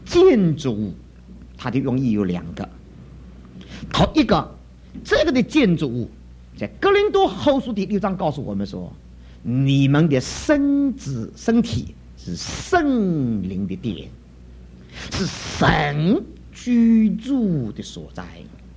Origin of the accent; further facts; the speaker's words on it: Shanghai, China; 我们上海人就识相。